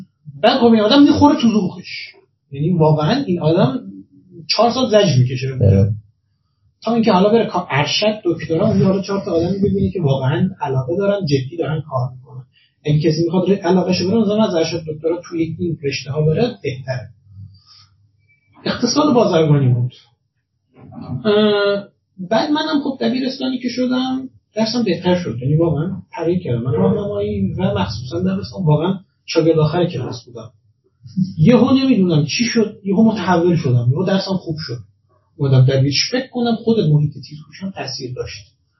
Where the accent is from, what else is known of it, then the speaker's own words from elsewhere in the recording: Iran; خودم چون خودم معمولا ما ایرانیم دیگه دوست داریم